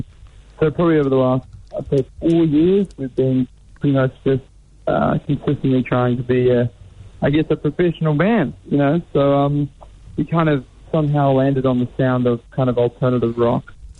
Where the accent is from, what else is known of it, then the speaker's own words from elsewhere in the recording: Dunedin, Otago, New Zealand; But yeah, we're all from Dunedin at heart, and we all went to school together, so it's a close group of guys.